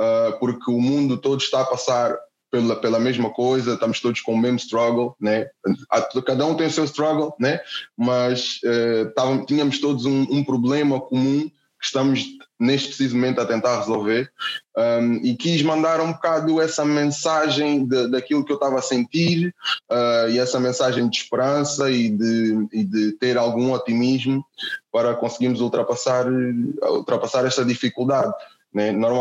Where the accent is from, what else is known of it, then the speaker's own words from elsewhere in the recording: Portugal; sou um afrodescendente, cresci aqui na Europa, aqui em Portugal